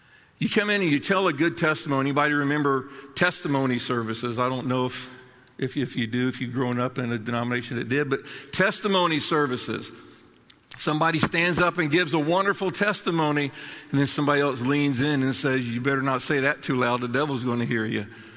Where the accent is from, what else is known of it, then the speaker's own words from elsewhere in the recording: Florida, United States; also born or lived in California; now in Maryland, United States; And oddly enough, I was growing up in a Southern Baptist church down in Florida.